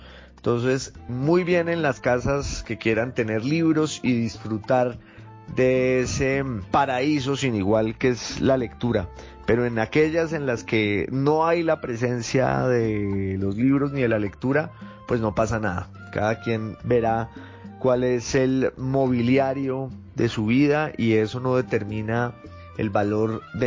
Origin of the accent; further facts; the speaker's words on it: Popayán, Cauca, Colombia; also born or lived in England; de Popayán, que es mi ciudad natal, de Italia, que es donde están parte de mis orígenes, porque mi mamá es italiana, de Inglaterra, que fue un sitio en el que viví